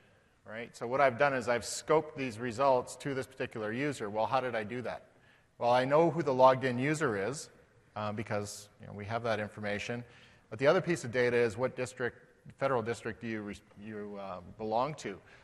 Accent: Canada; In case you hadn't noticed by our accents, we are Canadian, so this is not U.S. data.

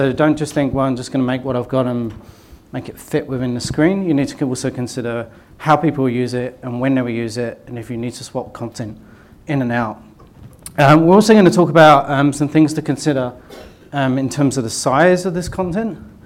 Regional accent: England, United Kingdom; It's because I'm English

